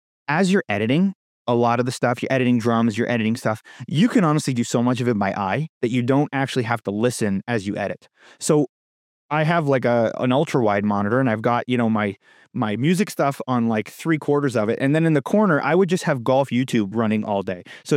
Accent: Toronto, Ontario, Canada; Out in Canada, British Columbia is where I am right now, born and raised in Toronto.

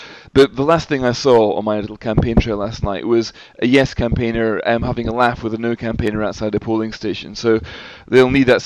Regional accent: Nairn, Scotland, United Kingdom; I'm from Nairn, just down the road from Inverness.

